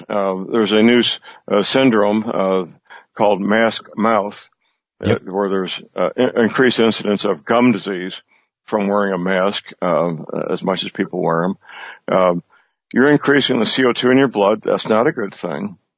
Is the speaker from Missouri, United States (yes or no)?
yes; St. Louis County, Missouri, United States; In my hometown, St. Louis County, they have a medical doctor who's the county executive